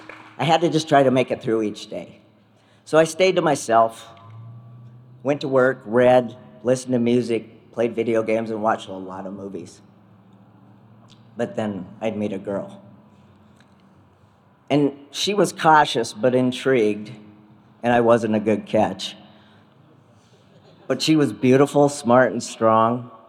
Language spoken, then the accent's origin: English; Montana, United States; And I stood on the top of Mount Sentinel, staring down at my hometown, listening to … humming along in the crisp autumn air.